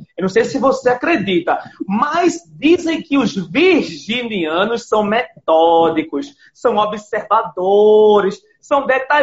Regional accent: Pernambuco, Brazil; eu sou nordestino, tá? Pernambucano, eu sou do interior de Pernambuco, então a gente do gente, a gente fala assim na gíria nordestina, tá?

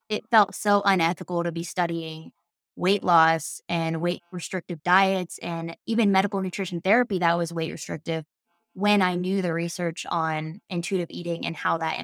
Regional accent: Ohio, United States; Yeah, I'm from like central Ohio originally.

